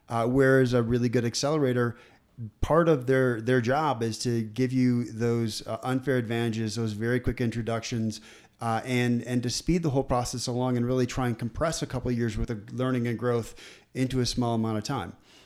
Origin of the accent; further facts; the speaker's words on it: Minnesota, United States; I'm from Minnesota